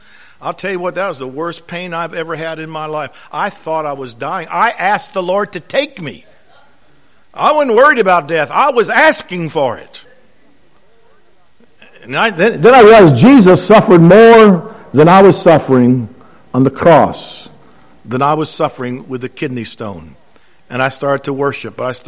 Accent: New Jersey, United States; born there; now in Virginia, United States; 1967, my wife and I moved from New Jersey. I don't normally admit to that, but not moving away, but that I was born there, only because my father was temporarily living up there.

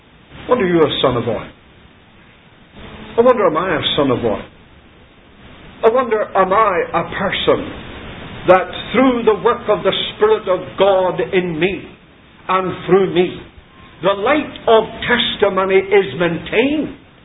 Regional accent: Belfast, Northern Ireland, United Kingdom; I was a little boy and lived in the district where I was brought up in Belfast. We lived near to a Jewish quarter.

